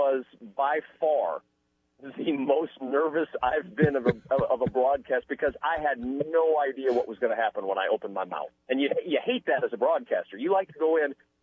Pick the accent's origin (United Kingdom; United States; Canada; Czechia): United States; Nebraska; I grew up in Nebraska, but we did not grow up on a farm.